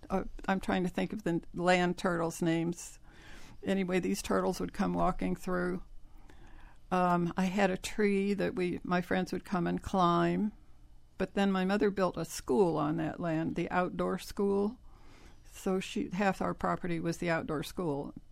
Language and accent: English; Hollywood, Florida, United States; born there; Yes, actually, I was born in Hollywood because my father had met J.W. Young in Indianapolis after Daddy left the Navy.